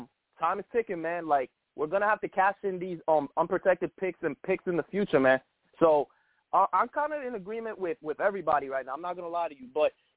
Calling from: Harlem, New York, United States; from Harlem.

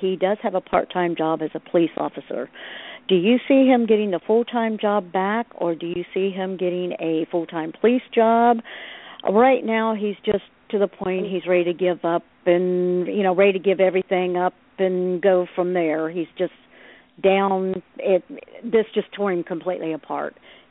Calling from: Ohio, United States; I'm calling from Ohio.

